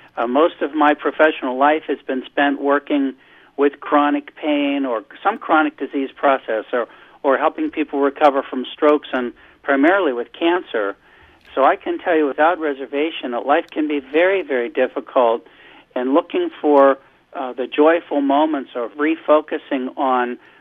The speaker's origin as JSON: {"language": "English", "region": "Pennsylvania", "country": "United States", "tie": "born or raised there", "said": "we were based in central Pennsylvania, and I grew up in Pennsylvania"}